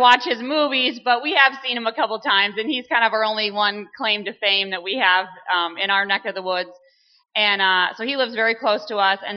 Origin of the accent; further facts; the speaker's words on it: Maine, United States; So I grew up in Southern Maine in an amazing Adventist community.